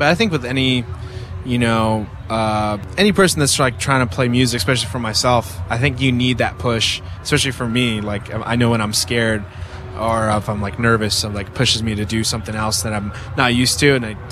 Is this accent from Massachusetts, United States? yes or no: no; California, United States; I'm from California.